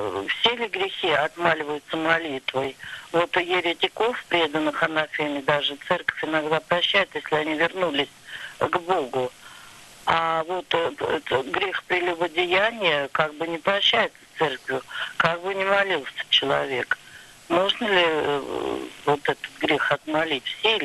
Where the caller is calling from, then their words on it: Moscow Oblast, Russia; Я звоню из Московской области, Дмитровский район. … раба Божья.